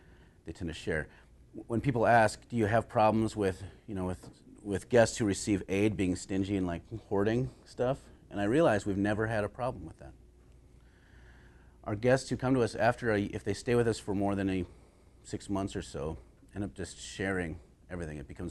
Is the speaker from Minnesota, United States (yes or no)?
yes; Minnesota, United States; I'm from Minnesota. We're very passive-aggressive people.